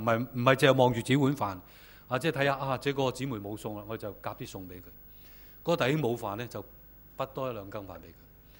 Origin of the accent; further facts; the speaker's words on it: China; 牧师，我们中国人很含蓄的，即是大家心照得了，不用说了，是吧？